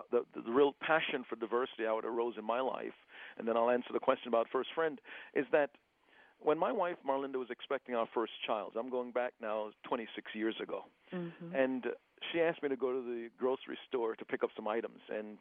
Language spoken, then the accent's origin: English; Jamaica; born there; I was born in Jamaica, which was about 99% black in terms of the country.